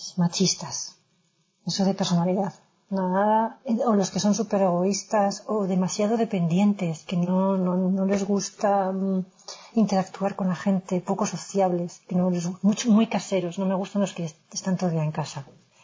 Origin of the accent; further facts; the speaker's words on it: Spain; debe ser porque soy española y como no tenemos muchos por aquí